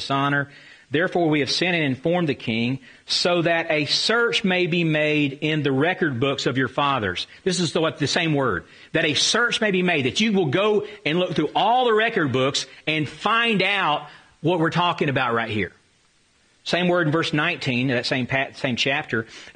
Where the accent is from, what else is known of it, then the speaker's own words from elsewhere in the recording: the South, United States; accent: southern; Spanish would not sound good coming from me anyway with my southern accent.